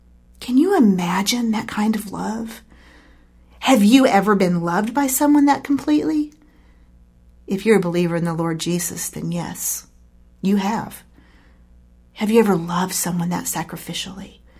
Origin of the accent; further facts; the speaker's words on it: Joplin, Missouri, United States; I shared how the people of my hometown learned that sometimes things that seem of great strength and importance are destroyed, and things that appear very fragile are brought through safely. My mother gave me a very special gift. This crystal bowl was from a house that was destroyed in the Joplin tornado.